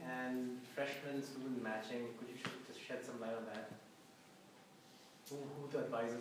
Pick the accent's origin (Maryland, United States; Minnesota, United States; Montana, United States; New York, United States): New York, United States; Albany; My family is here. We're from Albany, New York